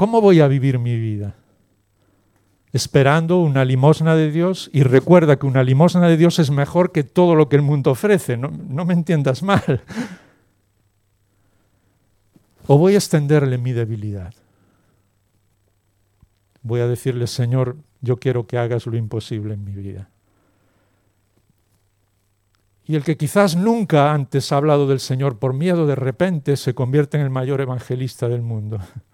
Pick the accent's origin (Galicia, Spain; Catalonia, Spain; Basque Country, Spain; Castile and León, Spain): Galicia, Spain; Como buen gallego, una buena pregunta siempre está ahí.